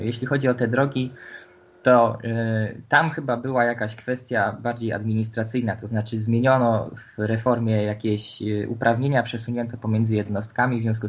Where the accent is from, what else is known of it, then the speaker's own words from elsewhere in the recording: Poznań, Greater Poland Voivodeship, Poland; Ja jako Poznaniak wiem, że w Poznaniu ostatnia taka mapa była robiona w roku 2017